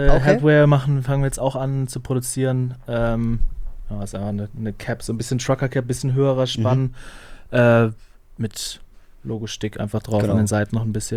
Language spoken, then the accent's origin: German; Flensburg, Schleswig-Holstein, Germany; ich komme aus Flensburg